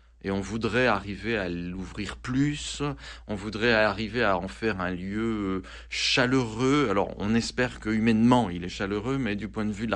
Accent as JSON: {"language": "French", "region": "Auvergne-Rhône-Alpes", "country": "France", "said": "Moi qui suis savoyard, je dis mettez un pull en plus"}